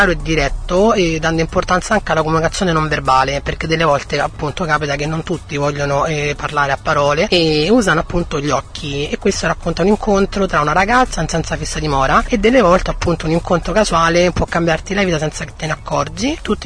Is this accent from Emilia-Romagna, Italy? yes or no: no; Sicignano degli Alburni, Campania, Italy; sono originaria di Sicignano degli Alburni, mio padre era di lì, ho sempre avuto un buon rapporto col territorio